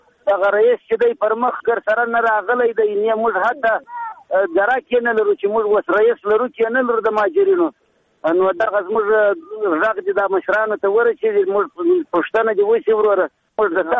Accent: Badghis, Afghanistan; now in Herat, Afghanistan; موږ مهاجر یو دلته راغلي د بادغیس ولایت څخه

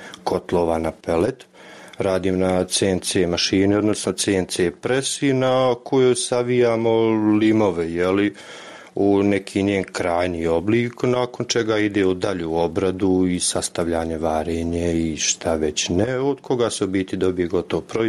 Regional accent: Jajce, Federation of Bosnia and Herzegovina, Bosnia & Herzegovina; U biti pravio neke partije kod nas u Jajcu sa nekim različitim žanrovima

